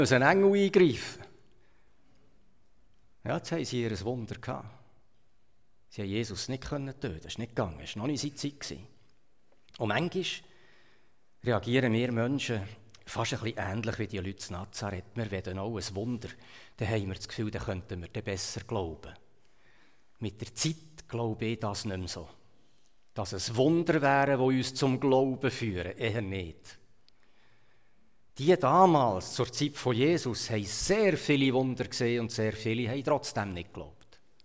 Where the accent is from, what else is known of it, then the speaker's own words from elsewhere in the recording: Switzerland; Wenn ich als Schweizer eine Israel-Reise mache, dann sehe ich kaum Berge.